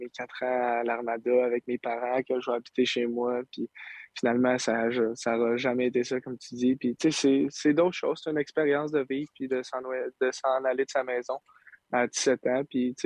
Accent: Saint-Eustache, Quebec, Canada; moi, je viens de Saint-Eustache, avec mes parents sont tout le temps là

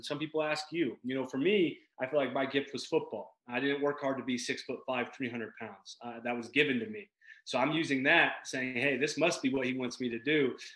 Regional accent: Wiggins, Colorado, United States; I'm from Wiggins, Colorado, town of 800 people, country town.

